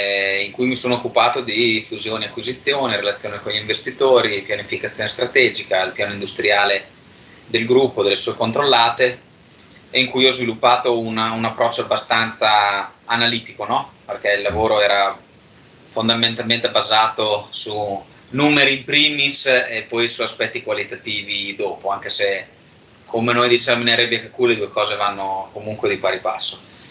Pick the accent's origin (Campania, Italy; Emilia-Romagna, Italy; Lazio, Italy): Emilia-Romagna, Italy; Bologna; Io sono nato e cresciuto a Bologna